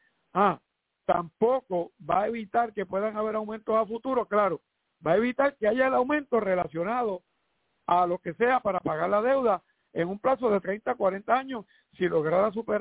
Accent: Puerto Rico; somos los puertorriqueños.

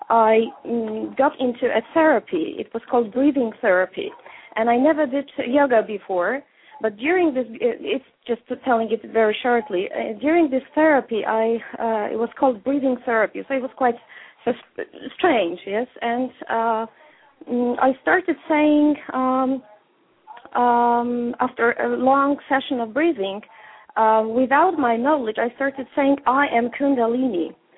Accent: Poland; English is a second language; Hi. I'm coming from Poland, actually, from Europe.

